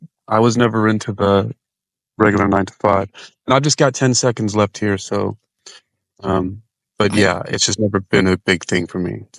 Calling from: United States; I'm in the US. I'm in Eastern, the Atlantic Ocean.

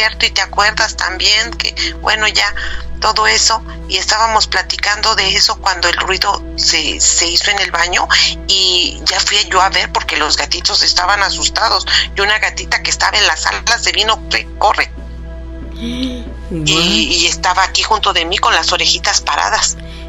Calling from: Canada; de Canadá, de nuevo

